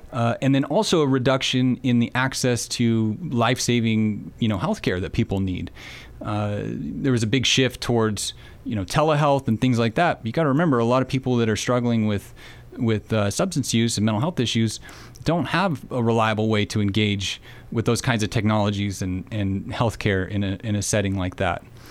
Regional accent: Roseburg, Oregon, United States; And I'm from Roseburg, so I made my way back here after a little while

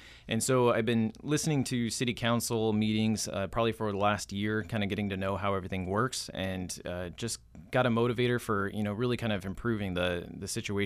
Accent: Oregon, United States; Yeah, so I was born and raised here in Douglas County. So, I went to high school out at Douglas High. I was here throughout my high school career.

